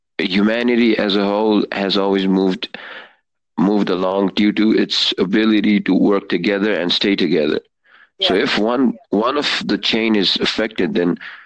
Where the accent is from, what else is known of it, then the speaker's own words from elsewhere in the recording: Nepal; Yep, like, I'm from Nepal.